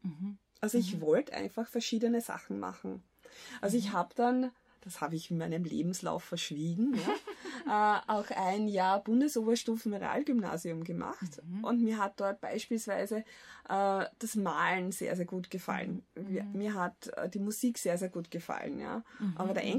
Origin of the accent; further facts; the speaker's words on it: Lower Austria, Austria; Ich bin am Land aufgewachsen, also in Niederösterreich.